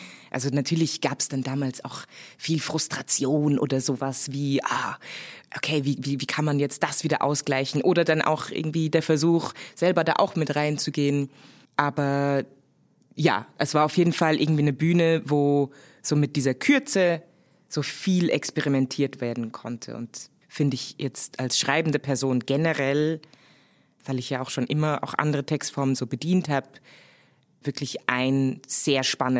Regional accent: Germany; now in Switzerland; weil ich komme ja eigentlich aus Deutschland und dann in die Schweiz zu kommen

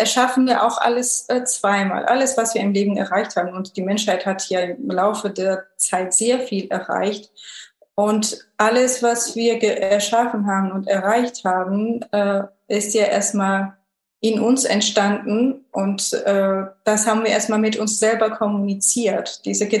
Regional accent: Georgia; now in Germany; ich komme ja aus Georgien

